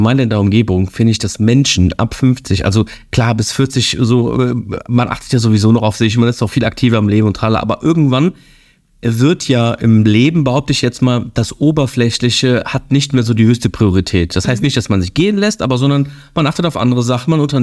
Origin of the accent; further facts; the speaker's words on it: Cologne, North Rhine-Westphalia, Germany; Du weißt, ich bin aus Köln